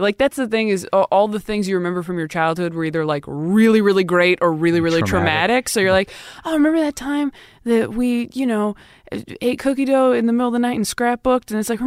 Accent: Modesto, California, United States; also born or lived in Temecula; I grew up in like Modesto until I was like 10. And then I was in Temecula.

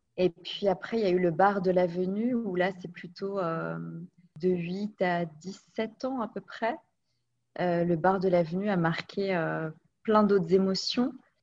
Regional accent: Paris, Île-de-France, France; born there; je suis née à Paris, dans le 9e arrondissement, dans la même clinique

